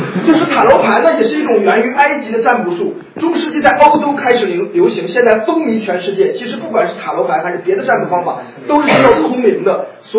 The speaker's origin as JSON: {"language": "Chinese", "region": "Henan", "country": "China", "tie": "born or raised there", "said": "这个在河南呢，在我们老家说有一个算命先生呢"}